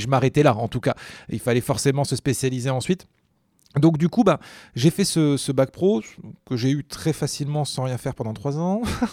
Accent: Libourne, Nouvelle-Aquitaine, France; moved away as an adult; je suis originaire de Gironde, je suis né à Libourne, j'ai fait mes études dans le coin, et puis une fois que j'ai eu mon bac, j'ai voulu monter à Paris

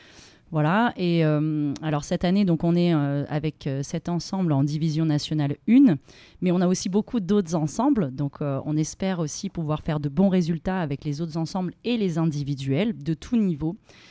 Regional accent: France; parce que moi, je suis originaire du Bec.

